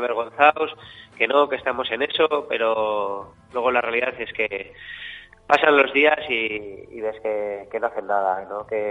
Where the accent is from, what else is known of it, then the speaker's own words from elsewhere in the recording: Pamplona, Navarre, Spain; yo soy de Pamplona y para mí es mi vehículo, mi transporte.